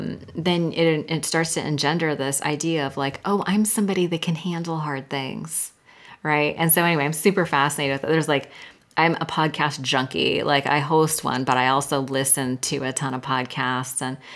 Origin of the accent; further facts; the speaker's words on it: California, United States; I am from Silicon Valley, and I was in high tech sales